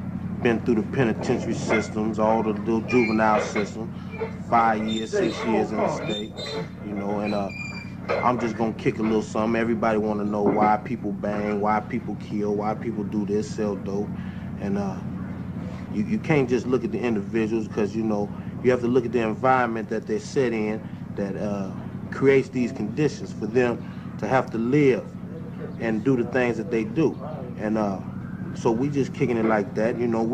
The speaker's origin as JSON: {"language": "English", "region": "California", "country": "United States", "said": "you know what I'm saying? I'm from Westside, Campanella Park, Piru, you know."}